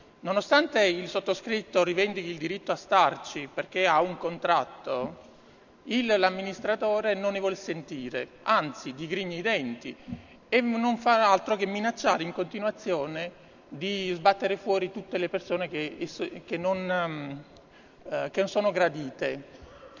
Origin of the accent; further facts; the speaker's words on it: Naples, Campania, Italy; now in Novara, Italy; sono napoletano e me ne vanto.